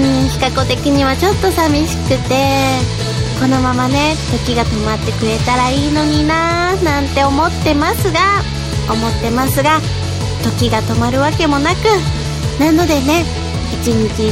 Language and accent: Japanese; Tottori, Japan; now in Tokyo, Japan; 地元の鳥取県に帰省したり、それかもう母たちを東京にこう連れてこさせたりして